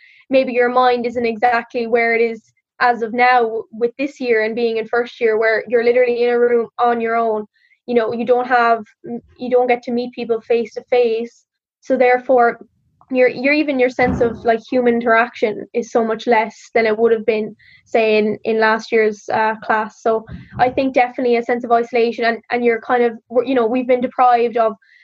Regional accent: Munster, Ireland; obviously I'm from West Cork, so it's only an hour and a half from here.

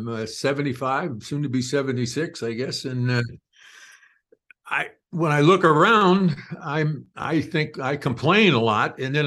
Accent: Ohio, United States; also born or lived in Alaska; But I enjoy it, because that's how I grew up in Ohio. I put that in the book and talked about my childhood in Ohio and how I loved nature so much.

